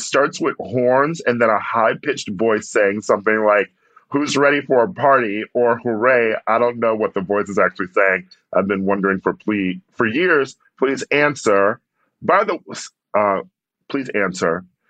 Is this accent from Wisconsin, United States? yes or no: yes; Milwaukee, Wisconsin, United States; I mean, I am from Milwaukee, and so I know the Dahmer story